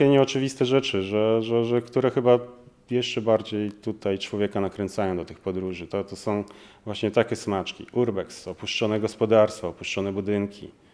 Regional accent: Czarna Woda, Pomeranian Voivodeship, Poland; Pochodzę z Czarnej Wody, więc to dla mnie było naturalne, te tereny.

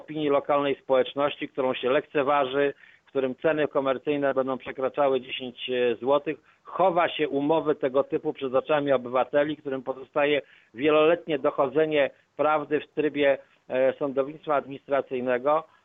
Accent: Gdańsk, Pomeranian Voivodeship, Poland; zresztą ja też z Gdańska.

